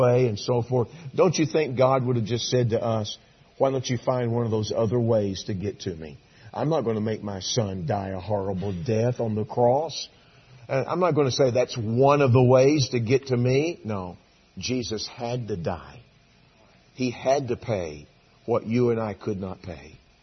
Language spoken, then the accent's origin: English; Texas, United States; I'm from Texas. I live in Texas. I always say that kind of hesitatingly because I'm rarely at home, but that's where my address is. I'm a Texan. I grew up there.